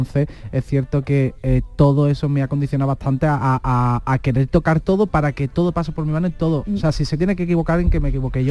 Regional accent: Andalusia, Spain; soy andaluz y la forma en la que canto puede tener un deje, pero es por el mero hecho de dónde vengo, ¿sabes?

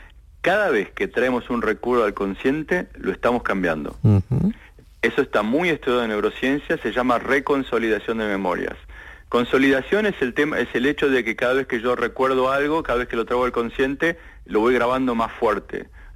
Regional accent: Argentina; now in Barcelona, Spain; en particular los argentinos, yo soy argentino, los argentinos nos gusta el tango y el tango es muy nostálgico

